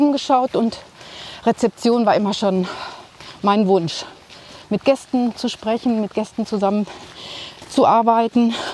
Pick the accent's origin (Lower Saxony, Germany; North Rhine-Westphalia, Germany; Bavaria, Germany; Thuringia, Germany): North Rhine-Westphalia, Germany; Ich komme ja ursprünglich auch aus dem Sauerland, bin aber selbst hier oben noch nicht gewesen.